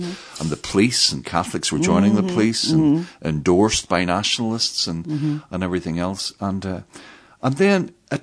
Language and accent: English; Northern Ireland, United Kingdom; I grew up in Northern Ireland and through all the troubles and all of that. And then I traveled, I was in North America for 2.5 years.